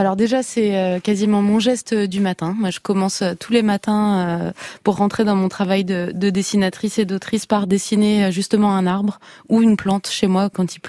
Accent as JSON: {"language": "French", "region": "south of France", "country": "France", "said": "Moi, je viens du sud de la France, donc on a dessiné les platanes qui étaient dans la cour."}